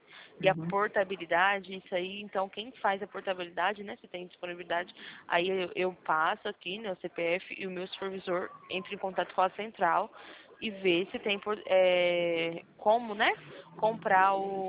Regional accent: São Paulo, Brazil; Sou do estado de São Paulo.

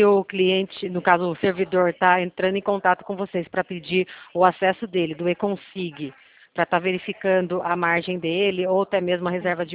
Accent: São Roque, São Paulo, Brazil; Eu sou aqui de São Roque

